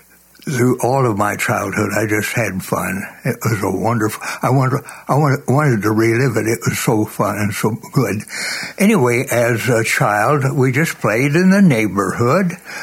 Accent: Tulsa, Oklahoma, United States; also born or lived in Kansas City; And then we moved from Kansas City back to my original birthplace here in Tulsa in 38, and I finished my education here, junior high at Wilson, junior high, high school Will Rogers High School, graduated there in 43

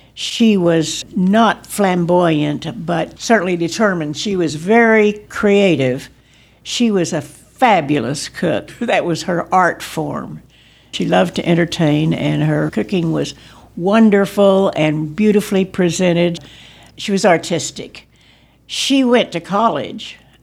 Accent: Wewoka, Oklahoma, United States; born there; I was born in Wewoka, Oklahoma in 1934.

